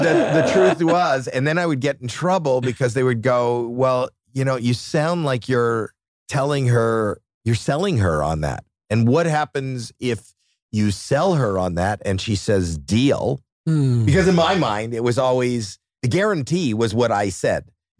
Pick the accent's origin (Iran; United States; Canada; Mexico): Canada; Not true. I'm from Canada.